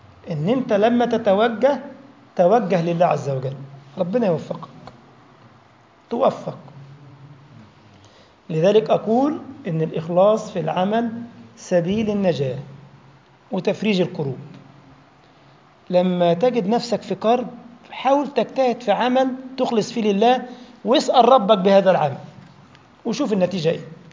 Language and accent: Arabic; Egypt; طلعت شوكولاتاية ملبس، بنسميها احنا ملبس عندنا في مصر